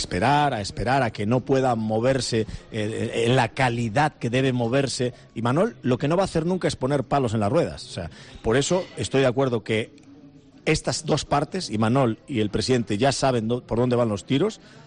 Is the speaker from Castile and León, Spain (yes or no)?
no; Galicia, Spain; Yo soy gallego, así que tengo la disculpa de que ni sí ni no.